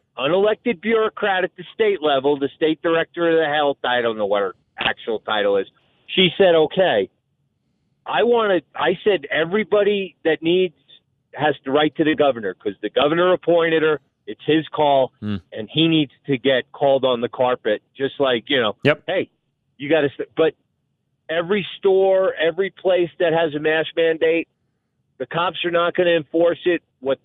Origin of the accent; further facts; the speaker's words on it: Brooklyn, New York, United States; I grew up in Brooklyn, so I got tons of friends.